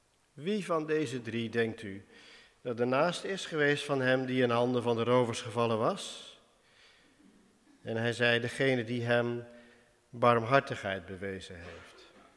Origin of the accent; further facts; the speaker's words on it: Winschoten, Groningen, Netherlands; we zijn samen opgegroeid in Winschoten.